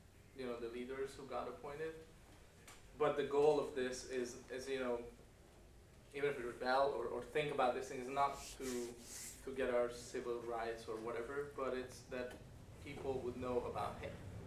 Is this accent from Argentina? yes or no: no; Hungary; Growing up in Hungary, and, you know, having, I didn't live through communism.